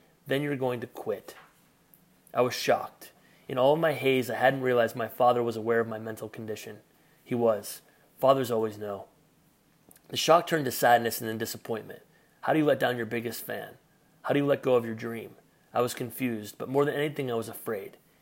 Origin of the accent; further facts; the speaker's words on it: Midwest, United States; I was born and raised in the Midwest.